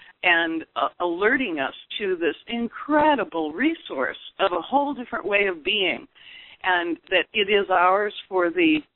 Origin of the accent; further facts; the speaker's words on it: United States; I'm American and know no other languages